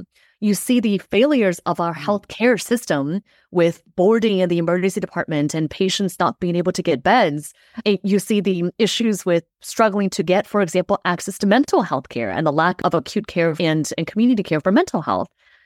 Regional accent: Los Angeles, California, United States; also born or lived in China; So I was born in China. My parents and I came to the U.S. just before I turned 8, and we lived in some areas in Los Angeles after we moved here that were challenging

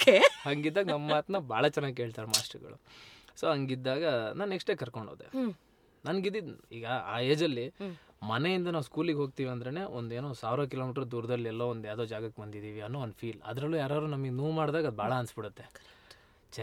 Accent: Korodi, Karnataka, India; So ಕೊರೋಡಿ ನಮ್ಮ ಊರು. ನಾನು ಬೆಳೆದಂತ ಊರು, ನಮ್ಮ ಏನು ನಮ್ಮ ಅಜ್ಜಿ ಅವ್ರ ಜೊತೆ ಫ್ಯಾಮಿಲಿ ಜೊತೆ ಇದ್ದಂತ ಊರು.

